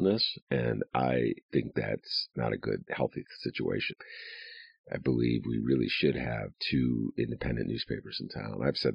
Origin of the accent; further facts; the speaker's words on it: Rhode Island, United States; now in Evanston, United States; I moved to Evanston in 1966 from Rhode Island, and I come from a very liberal New Deal Democratic background.